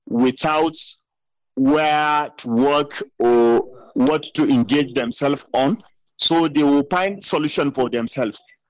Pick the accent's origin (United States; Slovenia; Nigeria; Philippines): Nigeria; Northern Nigeria; So I am proudly Northern Nigerian.